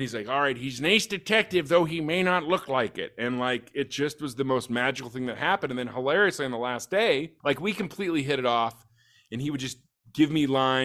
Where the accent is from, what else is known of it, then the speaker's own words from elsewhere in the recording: Spokane, Washington, United States; I was like, oh, I'm from Spokane.